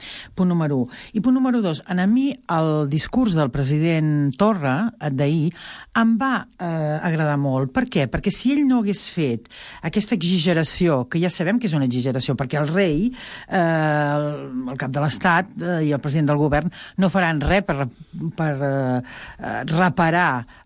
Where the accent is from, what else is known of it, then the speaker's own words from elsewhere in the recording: Mataró, Catalonia, Spain; Per exemple, a Mataró, jo vinc de Mataró